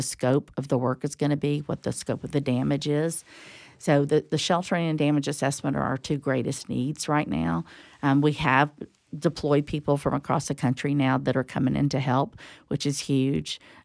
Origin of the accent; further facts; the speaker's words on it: Tallahassee, Florida, United States; I'm from Tallahassee, born and raised